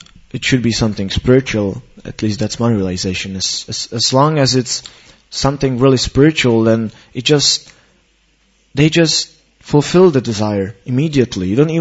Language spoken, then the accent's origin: English; Czechia; English is a second language; because I'm somehow coming from Czech Republic